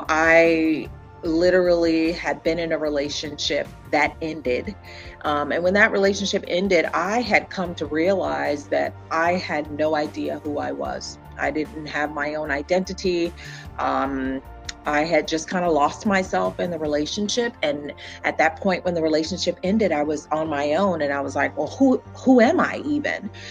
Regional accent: Akron, Ohio, United States; So for me, growing up in Akron was all about family on both sides for me

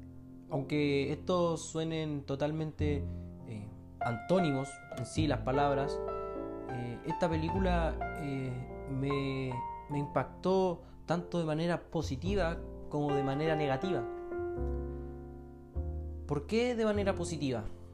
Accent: Chile; a lo que vivimos y nos sucede a nosotros como sociedad chilena

